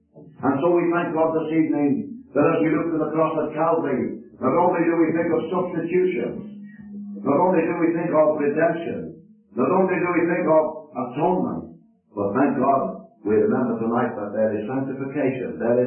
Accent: Liverpool, North West England, United Kingdom; As a boy, it was right across the wall of the gospel hall where I was brought up in Liverpool.

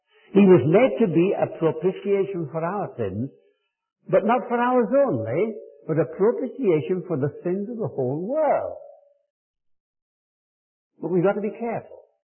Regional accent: Wales, United Kingdom; accent: Welsh; I was born in a small village in South Wales. My people are not Welsh. I'm not Welsh, but I spoke Welsh and English. English with a very strong Welsh accent. It made me a laughing stock of the boys when I went into the north of England.

